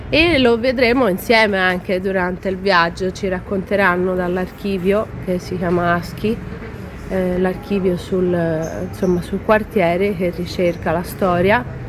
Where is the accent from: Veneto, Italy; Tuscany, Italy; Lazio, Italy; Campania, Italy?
Tuscany, Italy; Florence; Io sono di Firenze.